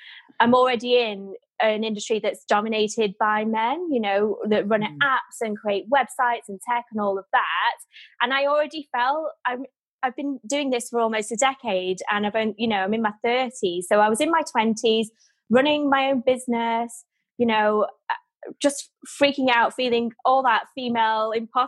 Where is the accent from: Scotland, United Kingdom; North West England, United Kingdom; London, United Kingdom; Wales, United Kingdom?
North West England, United Kingdom; Manchester; I'm Mancunian, very down to earth, and I want to have real conversations about anything.